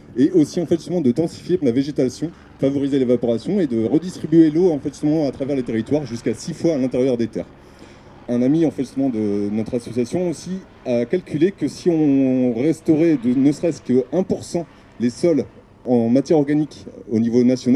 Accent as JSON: {"language": "French", "region": "Hauts-de-France", "country": "France", "said": "Bonjour à tous, je suis du Pas-de-Calais, je suis paysan"}